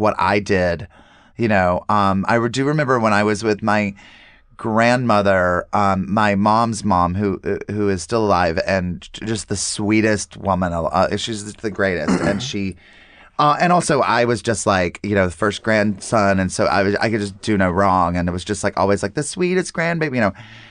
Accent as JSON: {"language": "English", "region": "North Carolina", "country": "United States", "tie": "born or raised there", "said": "it's also like from growing up in North Carolina, it's going to sound so horrifying."}